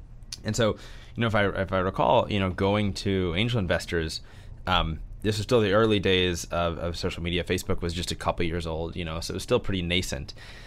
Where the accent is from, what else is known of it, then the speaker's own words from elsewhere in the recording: St. Louis, Missouri, United States; Growing up, I grew up in St. Louis, Missouri. Both my parents are small business owners and entrepreneurs themselves